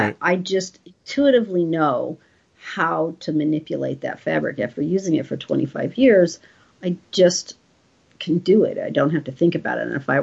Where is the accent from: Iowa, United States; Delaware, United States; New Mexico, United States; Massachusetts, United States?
New Mexico, United States; And I grew up in New Mexico, you know, and there was not a lot of other art.